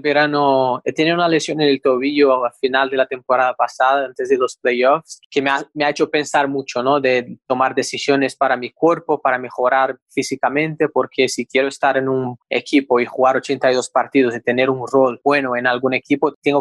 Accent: Brazil; Spanish is a second language; Siempre me ha demostrado mucho respeto con el hecho que yo soy de Brasil

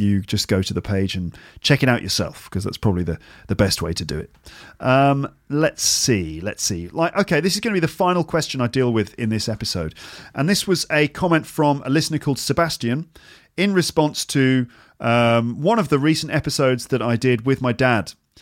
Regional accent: England, United Kingdom; accent: RP; Okay, so we associate this accent, and I'm talking about my dad's accent and probably my accent too, RP, let's call it.

